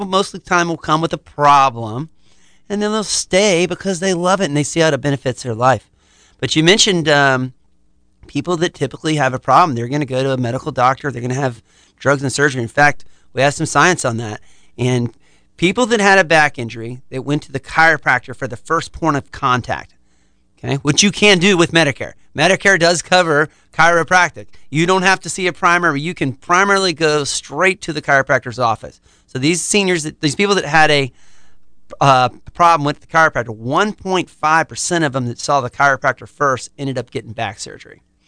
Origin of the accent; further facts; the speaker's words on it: Tallahassee, Florida, United States; I'm born and raised in Tallahassee. I've had a practice here for over 20 years.